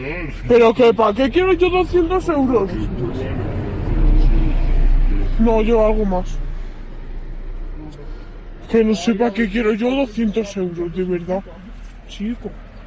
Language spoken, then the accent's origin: Spanish; Villaverde, Community of Madrid, Spain; Ponme dato. De Villaverde.